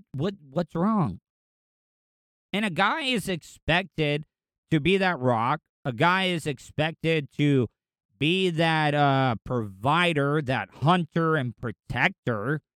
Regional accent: the South, United States; Like, men, especially in my case, growing up in the South, if you're depressed or you got some mental issue problems and stuff

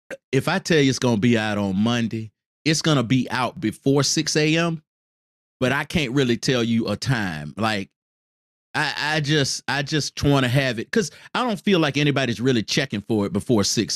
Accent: Tallahassee, Florida, United States; And you don't understand that I'm from Tallahassee. I'm just as country. My granddaddy had a farm.

